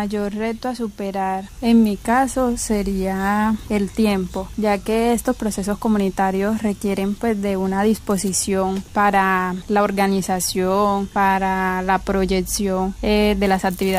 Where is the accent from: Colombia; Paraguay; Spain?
Colombia; Caucasia, Antioquia; soy de Caucasia, Antioquia